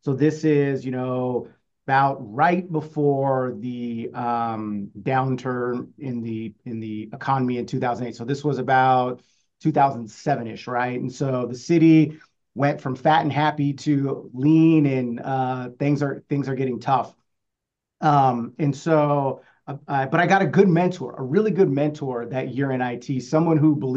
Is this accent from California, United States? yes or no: yes; California, United States; So I graduated originally, so I grew up in California, originally started my college career up in Maine at Bates College